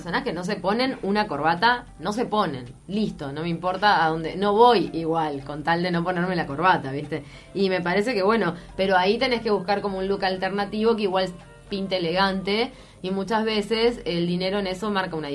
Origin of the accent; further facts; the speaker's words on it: Uruguay; Así somos los uruguayos